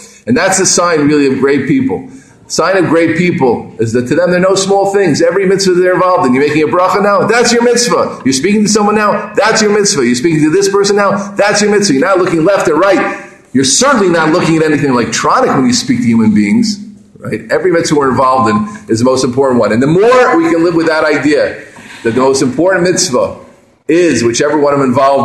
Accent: United States; No offense to Americans. I'm also an American.

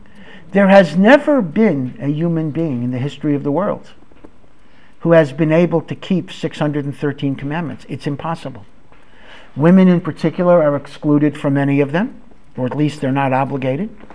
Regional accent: Hartford, Connecticut, United States; near my hometown of Hartford, Connecticut.

